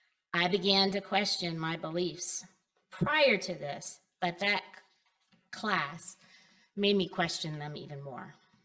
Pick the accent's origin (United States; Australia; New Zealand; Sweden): United States; Pennsylvania; Growing up in the Lutheran Church in my hometown, where the congregation's population consisted of locals in every vocation, Bucknell professors and their families, visiting Bucknell students